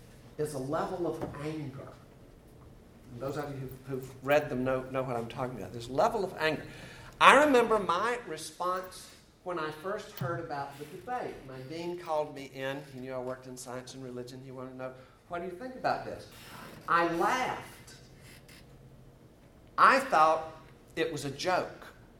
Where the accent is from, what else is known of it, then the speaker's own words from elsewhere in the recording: the South, United States; I grew up in the South.